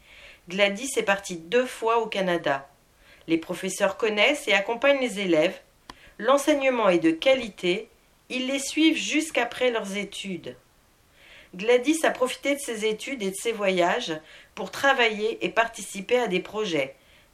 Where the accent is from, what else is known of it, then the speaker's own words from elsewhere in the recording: Chartres, Centre-Val de Loire, France; also born or lived in Rennes; now in Lorient, France; Je viens de Chartres et je suis allée à Rennes pour suivre des études d'ingénieur, puis un doctorat.